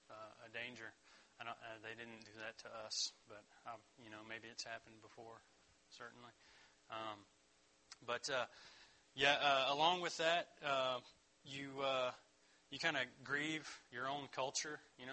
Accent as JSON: {"language": "English", "region": "West Virginia", "country": "United States", "tie": "born there", "said": "I was born in West Virginia."}